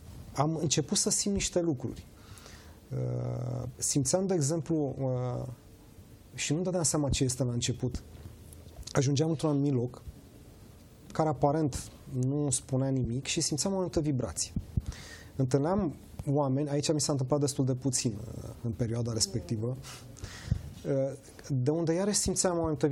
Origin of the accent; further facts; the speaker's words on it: Bucharest, Romania; born there; M-am născut în România, într-un stat la vremea respectivă ateu, în București